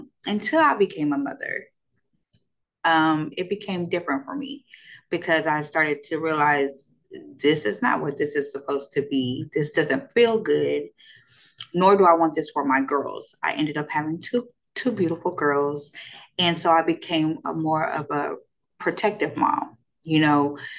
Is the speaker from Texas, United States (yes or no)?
yes; Dallas, Texas, United States; Okay, I'm from Dallas, Texas. I'm a little country girl. I grew up in an environment where abuse was always around.